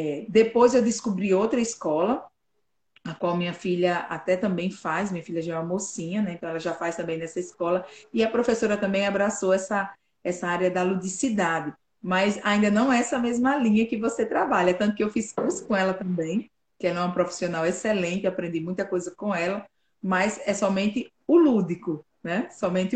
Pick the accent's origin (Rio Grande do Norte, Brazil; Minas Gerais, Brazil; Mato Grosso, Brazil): Rio Grande do Norte, Brazil; Mossoró; Atualmente, eu moro no interior do Rio Grande do Norte, no Nordeste, né, na cidade de Caraúbas, mas sou de Mossoró.